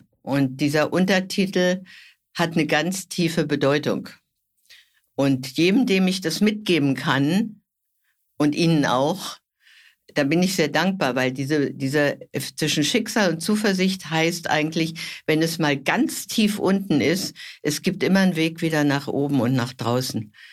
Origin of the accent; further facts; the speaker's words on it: Berlin, Germany; born there; Ich bin Berlinerin, bin hier geboren und bin 87 Jahre alt.